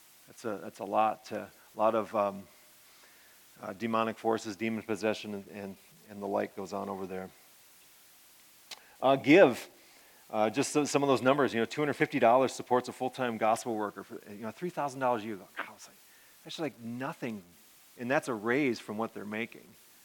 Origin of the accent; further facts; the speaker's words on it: Aberdeen, South Dakota, United States; moved away as an adult; I grew up in South Dakota, grew up in Aberdeen, South Dakota. I moved to the Twin Cities of Minnesota 21 years ago to pursue a career in engineering.